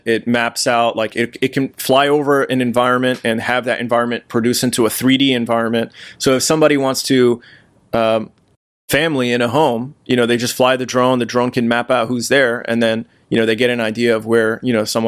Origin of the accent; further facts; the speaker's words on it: United States; First of all, as an American, I have the right to free speech.